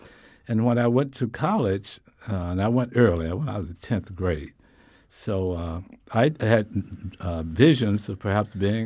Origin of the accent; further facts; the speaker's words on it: Hattiesburg, Mississippi, United States; I grew up in Hattiesburg, Mississippi, and there were very few stations that played it.